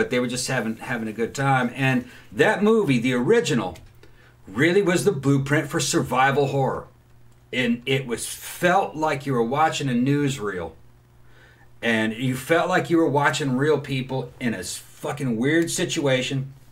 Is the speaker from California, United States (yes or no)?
yes; California, United States; when I was growing up in California, our local television stations, it might have been Channel 13, I think it was KTTV, they would play Night of the Living Dead.